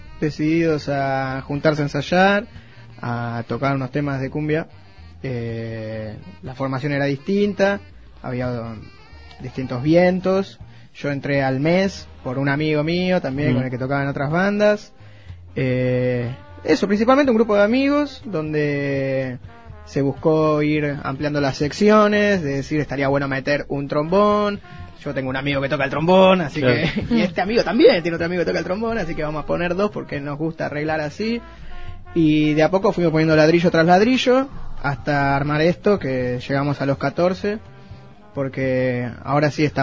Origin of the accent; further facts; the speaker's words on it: La Boca, Buenos Aires, Argentina; Nosotros somos de La Boca, ah, mirá. Sí. Y... No, sí, principalmente de la provincia de Buenos Aires.